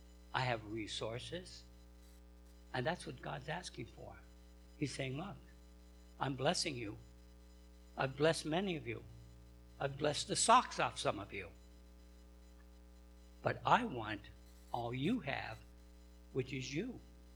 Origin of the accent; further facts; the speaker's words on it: New York, United States; But you see, it is a struggle because I blame the fact I'm a New Yorker. You know how New Yorkers are.